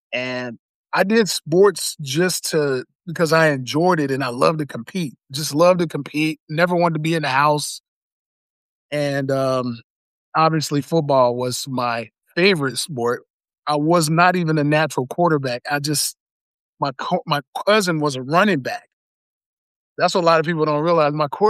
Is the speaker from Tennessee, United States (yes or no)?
yes; Memphis, Tennessee, United States; So in a nutshell, I was never supposed to actually even live in Nebraska. What happened was, born and raised in Memphis, Tennessee, I had an uncle who was in the military